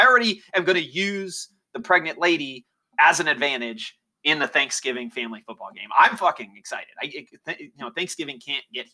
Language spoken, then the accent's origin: English; Iowa, United States; And I'm also, you know, I'm from Iowa.